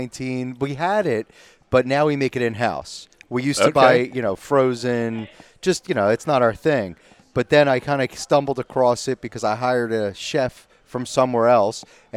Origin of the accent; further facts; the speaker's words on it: Oyster Bay, New York, United States; I'm from Long Island, Oyster Bay.